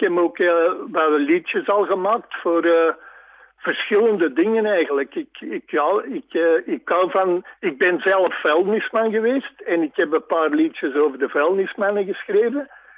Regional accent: Antwerp, Belgium; Nee, ik kom niet uit Put. Ik kom dichterbij Antwerpen.

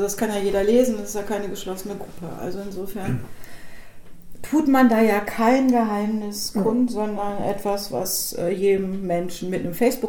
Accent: North Rhine-Westphalia, Germany; born there; ich bin gebürtig aus Nordrhein-Westfalen.

